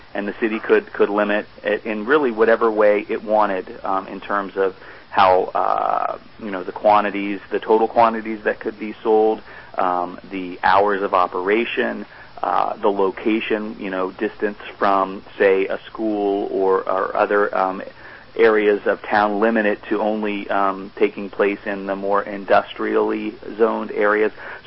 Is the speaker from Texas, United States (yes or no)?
yes; Texas, United States; I grew up in Texas, and I know that it is still the case there